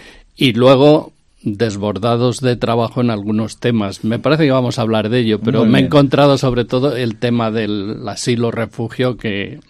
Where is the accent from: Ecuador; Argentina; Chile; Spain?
Spain; Guadalajara, Castilla-La Mancha; now in Segovia, Spain; soy nuevo absolutamente en la Cáritas de Segovia, pero también en Segovia. Yo soy de Guadalajara y allí ya colaboraba y conocía la Cáritas.